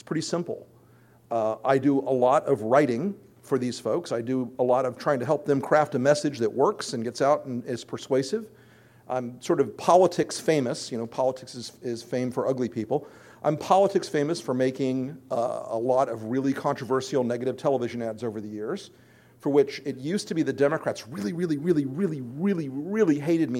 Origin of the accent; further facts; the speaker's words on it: United States; As a Republican, as a conservative, and as an American, I just couldn't do it.